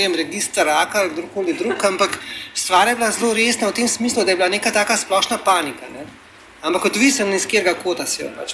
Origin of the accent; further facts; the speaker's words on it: Ljubljana, Central Slovenia, Slovenia; Jaz sem iz Ljubljane.